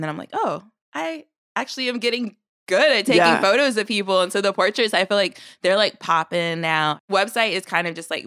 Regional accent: North Carolina, United States; Oh, I'm from North Carolina.

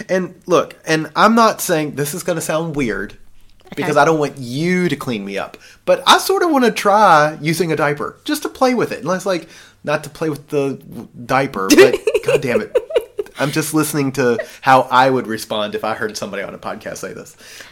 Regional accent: the South, United States; Because, I grew up in the South.

